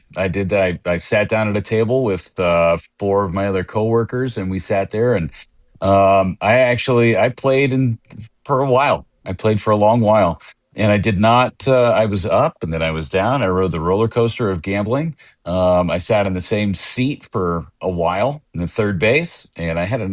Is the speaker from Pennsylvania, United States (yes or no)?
no; West Sacramento, California, United States; person that's probably upset that we're not playing in West Sacramento right now because that's my hometown.